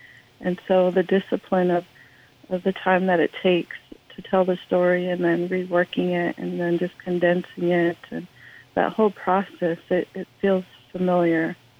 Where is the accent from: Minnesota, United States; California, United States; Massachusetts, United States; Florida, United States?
Minnesota, United States; And growing up on the Mille Lacs Reservation, you know, I had that at home, but then also went to school. I went to Onania Public School, and then they also had beading there throughout elementary school.